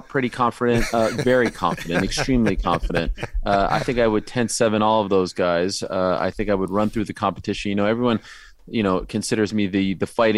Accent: Canada; now in United States; I am Canadian-American.

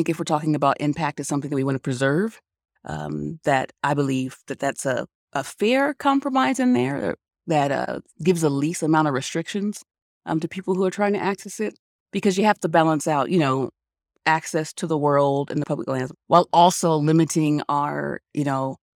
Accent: Colorado, United States; I wanted to make sure my son, who would also be born and raised in Colorado, I wanted him to have the same exposure to the outdoors.

